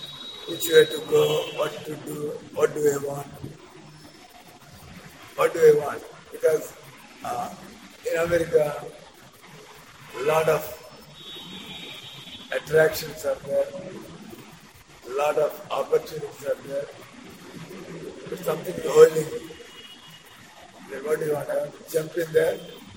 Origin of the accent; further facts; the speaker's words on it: Andhra Pradesh, India; I am from Andhra Pradesh. And our Ilavelpu, our family deity is Balaji.